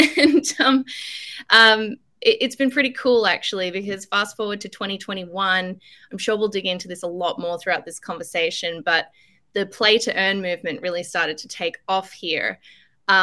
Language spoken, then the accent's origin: English; Australia; accent: Australian; moved away as an adult; now in Philippines; You can tell by my accent, I'm Aussie, but I have been living in the Philippines since 2018.